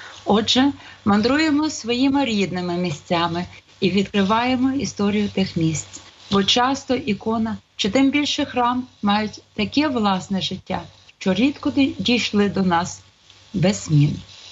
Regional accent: Lviv, Lviv Oblast, Ukraine; як у нас у Львові кажуть, хлопський розум

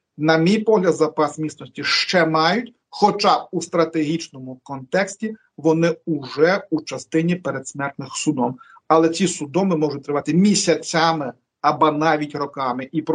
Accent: Lviv, Lviv Oblast, Ukraine; по моєму рідному Львові

